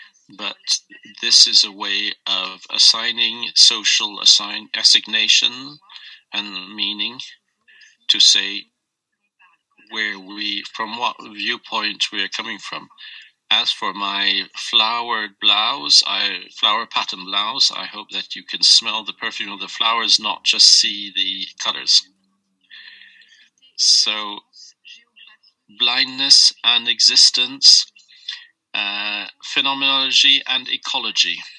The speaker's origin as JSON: {"language": "English", "town": "Paris", "region": "Île-de-France", "country": "France", "second_language": "English", "said": "I am French nationality. I'm speaking from Paris."}